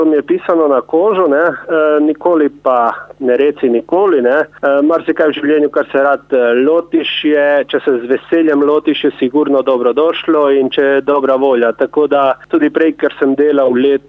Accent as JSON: {"language": "Slovenian", "region": "Slovenian Littoral", "country": "Slovenia", "said": "Ja, Primorci smo, zato je tudi ljubimo."}